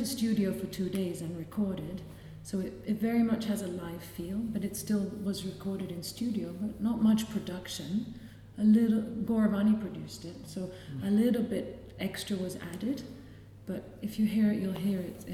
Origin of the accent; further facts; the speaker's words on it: London, United Kingdom; And I grew up in London.